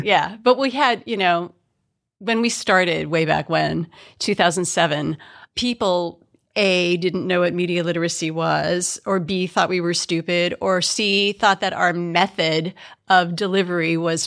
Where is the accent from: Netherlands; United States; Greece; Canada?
United States; Midwest; I was so fascinated because I'm from the Midwest.